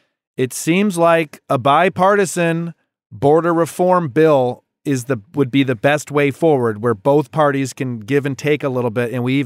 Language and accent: English; Michigan, United States; It's because you just don't have this growing up in Michigan. I could never relate to what this was.